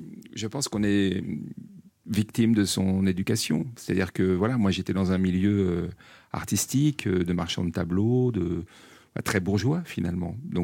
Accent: Neuilly-sur-Seine, Île-de-France, France; born there; je suis né à Neuilly-sur-Seine, moi, on se refait pas. Hein. Ah, ouais. Famille de Versaillaise, voilà.

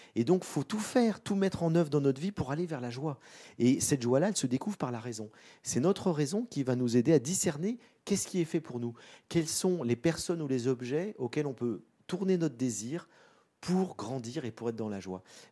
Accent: Dourdan, Île-de-France, France; also born or lived in Madagascar / Paris; Je suis né à Madagascar, en Afrique, mais je suis rentré en France, j'avais 2 ans, donc je n'ai pas beaucoup de souvenirs. Et après, entre 2 ans et 10 ans, j'ai vécu à Dourdan. Puis après, mon père a eu des responsabilités importantes, on a dû venir à Paris.

